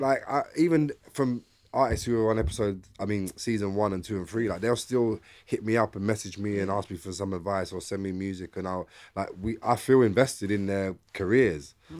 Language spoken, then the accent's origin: English; London, United Kingdom; I'm from East London